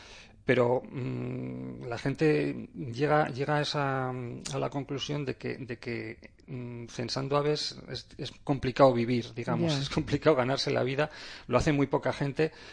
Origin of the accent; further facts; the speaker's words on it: Pobes, Basque Country, Spain; al lado de mi pueblo, al lado de Pobes, en un paraje fantástico que invito a todo el mundo a conocer